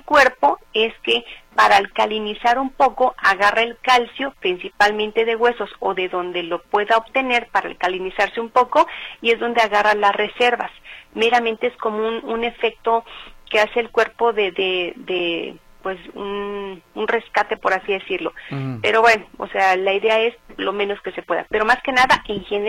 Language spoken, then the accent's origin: Spanish; Puebla, Mexico; yo soy de Puebla y de allá se maneja mucho lo que es el guasontle